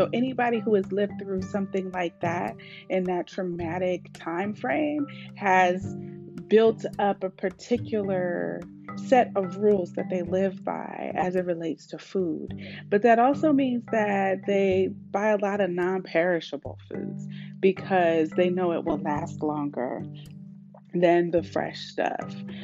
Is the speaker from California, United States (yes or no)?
yes; Oakland, California, United States; I'm from Oakland. You guys hear me talk about this all the time, but that was, you know, I was born in 77. So living in Oakland as a young child